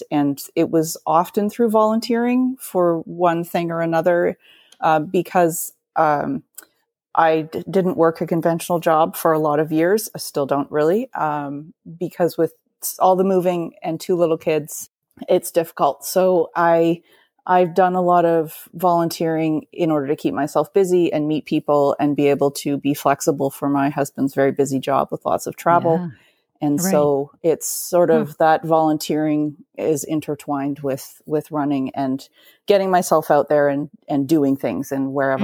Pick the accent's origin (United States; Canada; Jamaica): Canada; Ontario; now in Winnipeg, Canada; I grew up in Ontario in Muskoka, and my parents and family still live there. But my husband and two kids and two dogs currently live in Winnipeg.